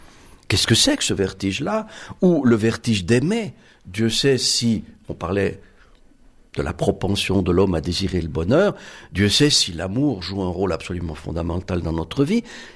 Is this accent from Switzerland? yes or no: yes; Switzerland; born there; Pourquoi est-ce que je suis né en Suisse plutôt qu'en Chine?